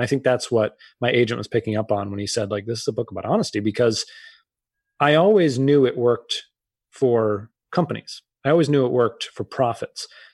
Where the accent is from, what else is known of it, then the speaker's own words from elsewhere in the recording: Massachusetts, United States; And I grew up outside of Boston.